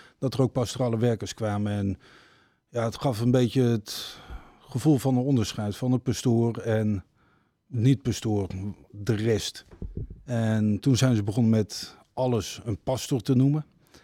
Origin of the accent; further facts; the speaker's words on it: Groningen, Netherlands; geboren en getogen in Groningen.